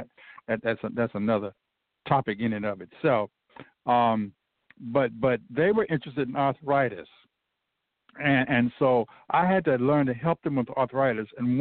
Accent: Cleveland, Ohio, United States; Now, that's significant for me because I'm from Cleveland.

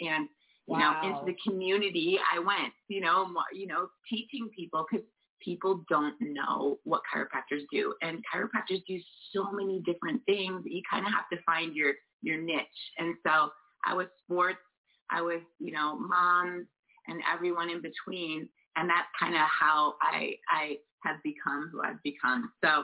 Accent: Billings, Montana, United States; I grew up in Billings, Montana, and I always loved to, I was very active.

